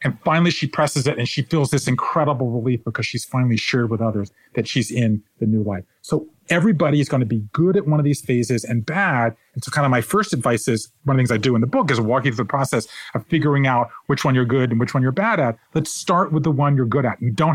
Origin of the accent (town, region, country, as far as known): Savannah, Georgia, United States; born or raised there